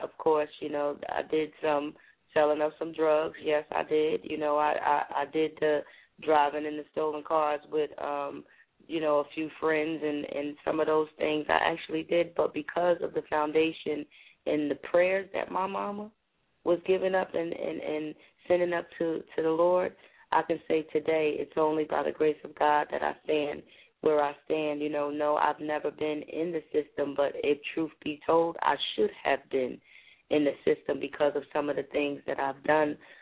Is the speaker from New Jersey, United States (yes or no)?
yes; New Jersey, United States; also born or lived in Goldsboro, North Carolina; I was born and raised in Jersey, but I also claim Goldsboro, North Carolina.